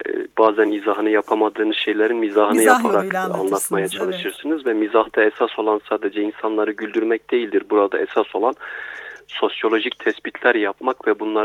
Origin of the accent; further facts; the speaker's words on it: Adıyaman, Turkey; Ben Adıyamanlıyım aslen. Adıyaman'da yaşıyorum, Anadolu'da yaşıyorum efendim. Ben Adıyaman'ın Kahta ilçesinde yaşıyorum